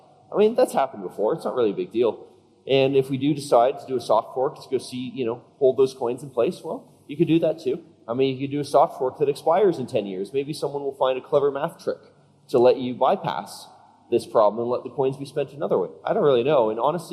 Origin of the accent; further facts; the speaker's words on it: Canada; so, I'm from Canada.